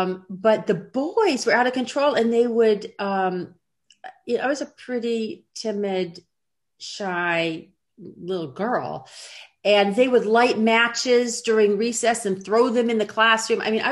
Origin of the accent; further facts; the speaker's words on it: California, United States; So I grew up in Los Angeles County, and I grew up in a Reform family. So I was born in 1960